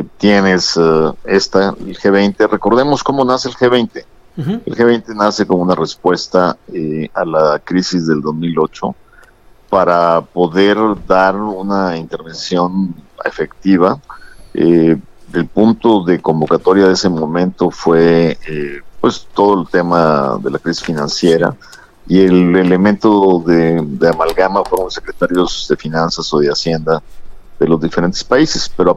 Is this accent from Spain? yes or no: no; Mexico; yo como mexicano lo veo muy ineficiente.